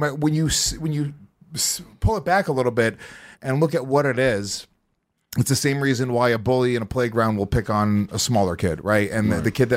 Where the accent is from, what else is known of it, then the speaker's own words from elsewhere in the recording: West Haverstraw, New York, United States; West Havishaw, New York, which is like an hour and 15 minutes north of here.